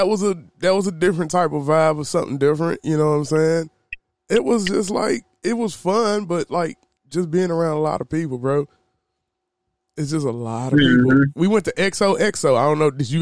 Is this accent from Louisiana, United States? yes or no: yes; Louisiana, United States; we're from Louisiana and you don't get that type of vibe here.